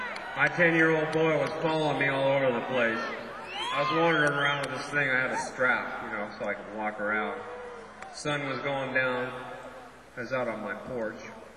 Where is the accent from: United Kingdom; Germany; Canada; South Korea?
Canada; now in United States; Of course, I came from Canada down here a while ago.